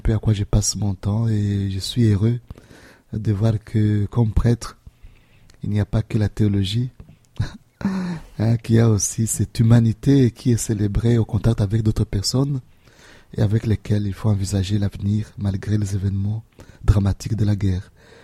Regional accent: Bukavu, South Kivu, DR Congo; Oui, je viens de Bukavu.

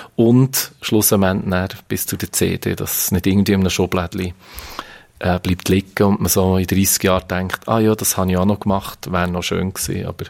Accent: Balsthal, Solothurn, Switzerland; Dort, wo ich aufgewachsen bin, im Ballstall, Ballstuhl, da gibt es einen schönen Familienweg

